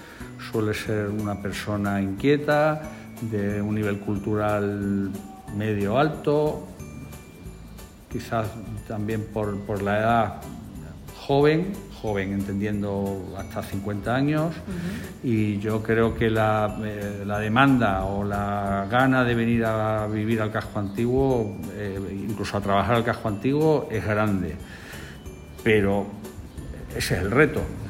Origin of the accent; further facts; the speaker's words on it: Badajoz, Extremadura, Spain; en el año 96, vine a Badajoz, yo soy de Badajoz, y empecé a trabajar.